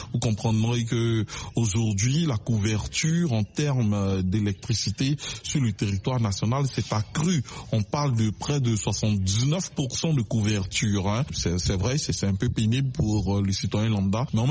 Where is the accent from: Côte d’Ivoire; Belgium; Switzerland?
Côte d’Ivoire; je pense qu'en tant qu'Ivoirien, on peut en être fier.